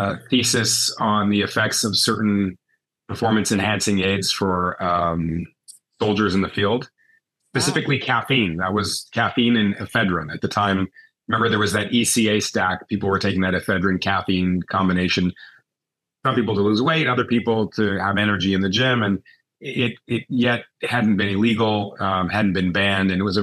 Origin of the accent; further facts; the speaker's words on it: Canada; I'm from Canada originally and was a hockey player.